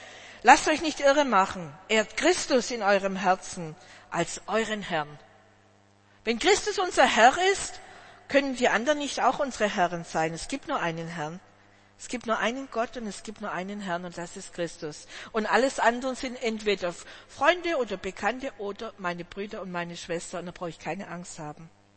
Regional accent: Germany; weil ich komme ja aus dem Schwäbischen und Bayerischen

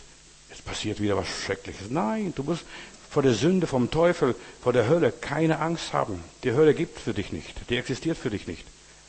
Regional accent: Germany; also born or lived in Soviet Union; Ich bin ein Europäer, ich bin ein Deutscher, aber letztendlich bin ich ein Christ, ein Kind Gottes.

